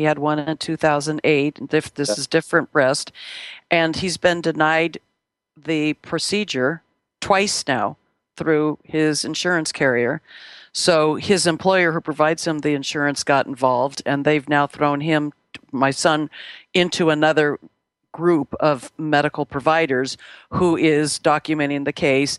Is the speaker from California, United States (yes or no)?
yes; Los Angeles, California, United States; And so that was not my experience growing up in Los Angeles